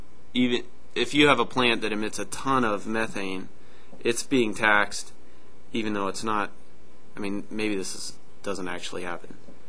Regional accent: Boulder, Colorado, United States; And I'm from Boulder.

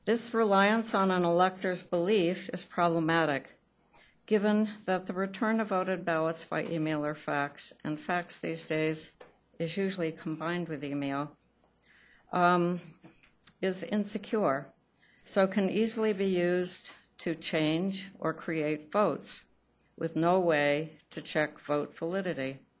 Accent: Boulder, Colorado, United States; I'm from Boulder, Colorado, and I am with Coloradans for Voting Integrity.

